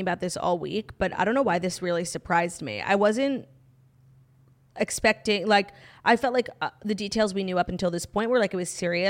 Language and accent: English; New York, United States; I'm originally from New York, and my favorite pizza topping is cheese.